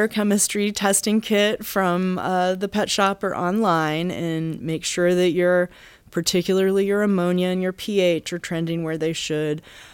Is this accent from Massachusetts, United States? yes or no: yes; Massachusetts, United States; now in Baltimore, United States; I'm from Massachusetts, so I hadn't spent much time here.